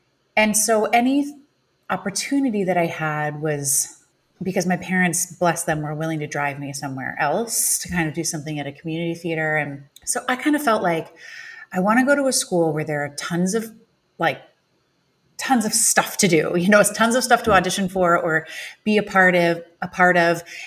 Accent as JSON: {"language": "English", "region": "Illinois", "country": "United States", "tie": "born or raised there", "said": "So I auditioned at University of Illinois because I grew up in Illinois."}